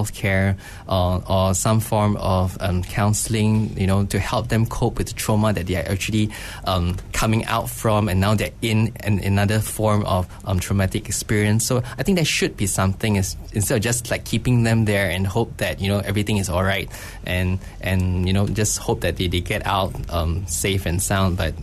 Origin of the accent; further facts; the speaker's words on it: Malaysia; our identity as a Malaysian comes first, and we forget about others.